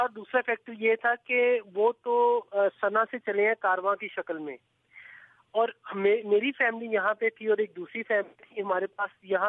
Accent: Lahore, Punjab, Pakistan; now in Taiz, Yemen; پاکستان سے جو ہے میں لاہور سے ہوں, اور یمن میں محمد علی عثمان انٹرنیشنل اسکول میں ایز اے فزکس ٹیچر کام کر رہا ہوں.

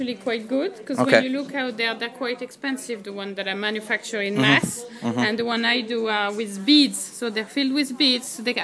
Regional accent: Brittany, France; English is a second language; now in Cork, Ireland; No. I am nearly from Cork at this stage, because I've been here nearly 8 years, but I'm French myself, from Brittany.

